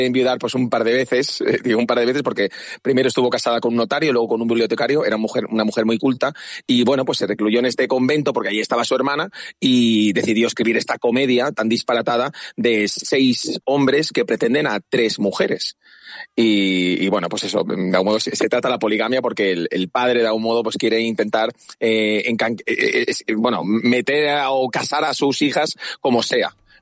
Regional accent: Benidorm, Valencian Community, Spain; born there; la mayoría de actores somos de Benidorm. De hecho, yo soy también nacido aquí en Benidorm

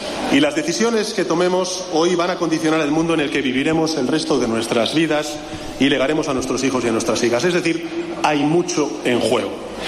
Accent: Spain; nosotros somos tan españoles como ustedes, no somos menos españoles que ustedes.

